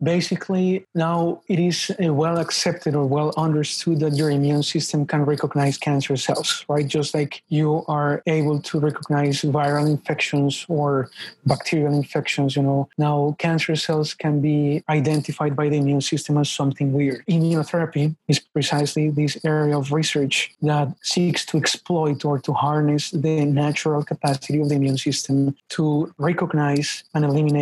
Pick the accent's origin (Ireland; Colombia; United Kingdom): Colombia; moved away as an adult; now in United States; Yes, I was born in Colombia. So I lived there for 23 years, you know